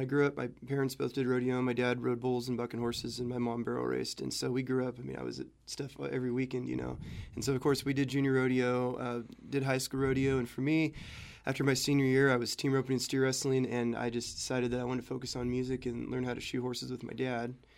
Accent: Red Bluff, California, United States; Yeah, so I'm from Red Bluff, California, and I'm, you know, out this summer just touring and doing all kinds of different stuff.

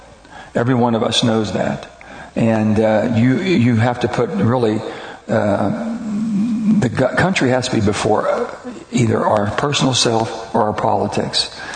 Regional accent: West Virginia, United States; The filibuster, I come from West Virginia, which is Bob Byrd territory.

